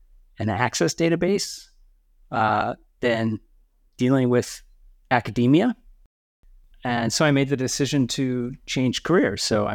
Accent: California, United States; I grew up in the Sacramento Valley in California.

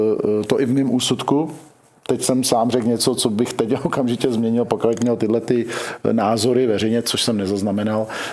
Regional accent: Litoměřice, Ústí nad Labem Region, Czechia; já jsem z Litoměřic, přišel jsem do Kladna

